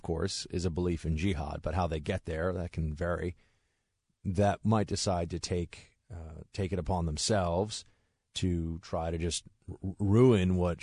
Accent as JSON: {"language": "English", "region": "New York", "country": "United States", "said": "You know, as a New Yorker, I wasn't in New York on 9/11."}